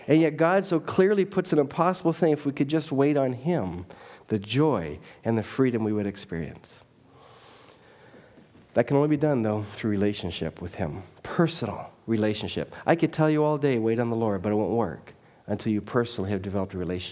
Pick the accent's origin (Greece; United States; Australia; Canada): Canada; he walks up to me and says, where are you from? I said, well, I'm from Canada.